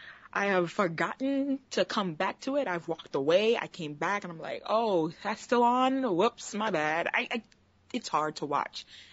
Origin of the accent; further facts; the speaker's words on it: New York, United States; This is in Florida. I'm from New York. This is in Florida.